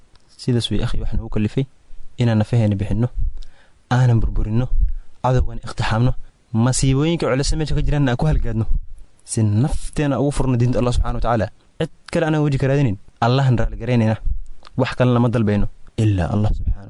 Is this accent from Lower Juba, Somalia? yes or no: yes; Kismayo, Lower Juba, Somalia; born there; waxaan ku dhashay magaalada Kismaayo waxaan ka soo jeedaa gobolka Nugaal qabiilka aan ka dhashayna waa Majerteen